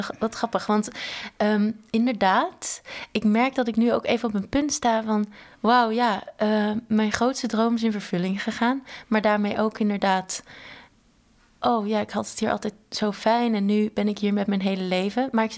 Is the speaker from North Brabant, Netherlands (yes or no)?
yes; Goirle, North Brabant, Netherlands; also born or lived in Norway; En dat eigenlijk door dus in Noorwegen te wonen, ik ben gaan voelen en ontdekken dat, hey, nee, ja … uit Nederland, uit Goorle.